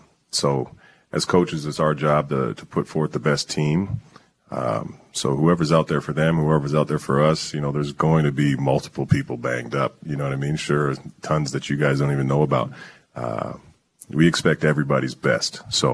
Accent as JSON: {"language": "English", "region": "West Coast", "country": "Canada", "tie": "born or raised there", "said": "even being a Canadian kid, a West Coast kid"}